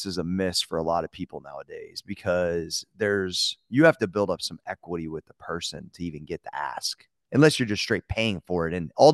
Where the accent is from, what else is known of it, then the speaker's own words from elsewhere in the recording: Ohio, United States; And also I grew up not very far from Pittsburgh. So I'm from Ohio, but it's the Ohio Valley.